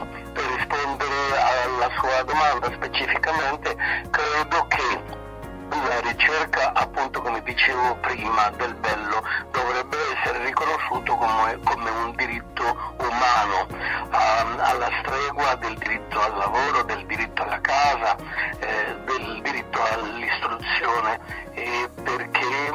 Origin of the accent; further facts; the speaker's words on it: Costa Rica; now in Italy; sono nato appunto in Costa Rica, per cui sono cresciuto anche con compagni di scuola e di liceo di tutti i colori.